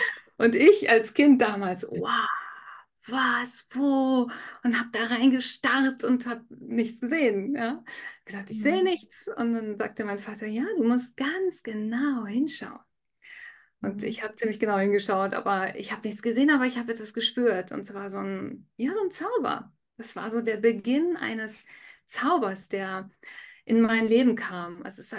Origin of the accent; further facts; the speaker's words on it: North Rhine-Westphalia, Germany; Ich bin glücklicherweise im Wald aufgewachsen oder ganz nah am Wald. Also meine Eltern hatten ein Haus direkt am Wald, ein Schritt und man war in den bergischen Wäldern.